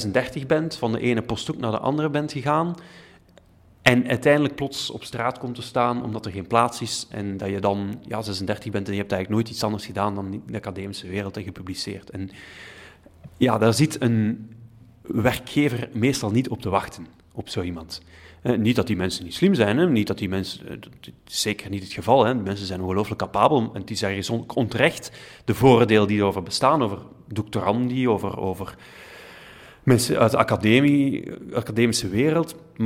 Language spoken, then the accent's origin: Dutch; Herent, Flemish Brabant, Belgium; Ik ben opgegroeid in Herent.